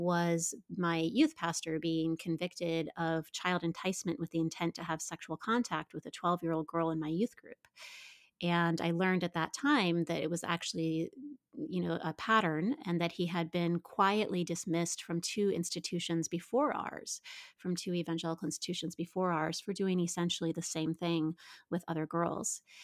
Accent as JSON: {"language": "English", "region": "Midwest", "country": "United States", "tie": "born or raised there", "said": "I grew up in the Midwest"}